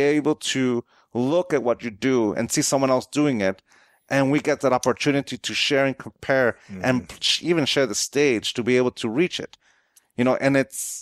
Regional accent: San Diego, California, United States; San Diego Padres. I was born and raised in San Diego.

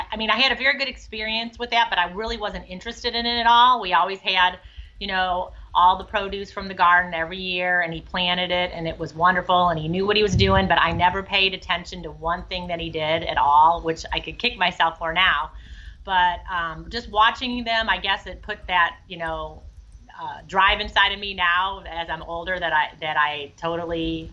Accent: St. Louis, Missouri, United States; Yeah, we're both from St. Louis.

